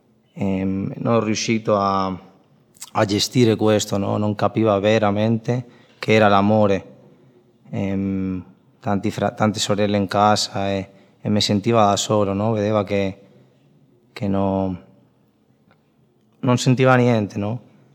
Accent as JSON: {"language": "Italian", "country": "Spain", "second_language": "Italian", "said": "vengo dalla Spagna."}